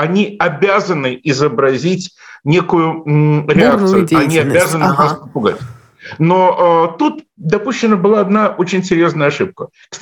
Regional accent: Belarus; Я сам белорус и, в общем, с удовольствием ношу свой национальный орнамент.

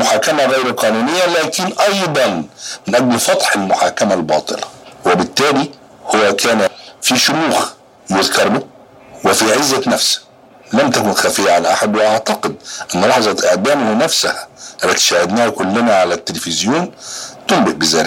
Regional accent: Baghdad, Baghdad Governorate, Iraq; أنا عراقي وعايش في بغداد

